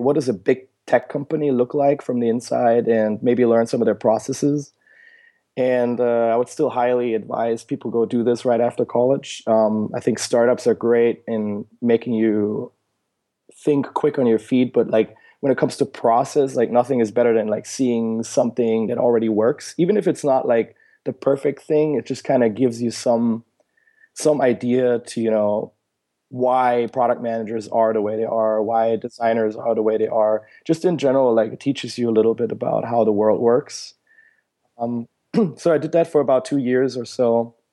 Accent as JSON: {"language": "English", "country": "Germany", "tie": "born or raised there", "said": "I grew up in Germany. I went to school there"}